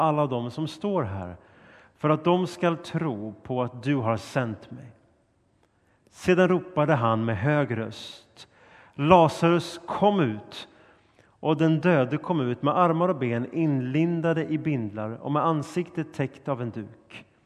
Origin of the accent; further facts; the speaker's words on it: Helsingborg, Skåne, Sweden; Jag var från Helsingborg och var på väg upp till Stockholm